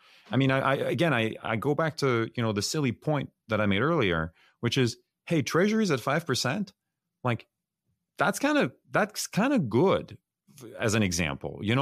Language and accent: English; Paris, Île-de-France, France; born there; English is a second language; I'm French. I was born in Paris. So I think a lot about Europe.